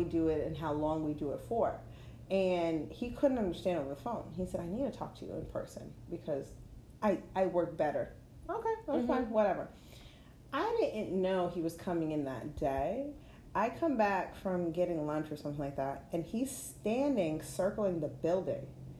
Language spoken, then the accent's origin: English; New England, United States; Listen, I'm from New England. I still don't eat that mess.